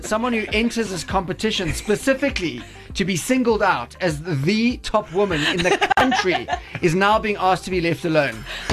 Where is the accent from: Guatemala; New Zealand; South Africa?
South Africa; We used to have to go to the army. Now you just have to talk in a Mandela voice. And that makes you... South African.